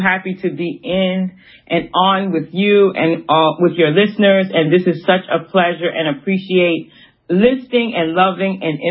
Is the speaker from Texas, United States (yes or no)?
no; Brooklyn, New York, United States; I'm from Brownsville in East New York.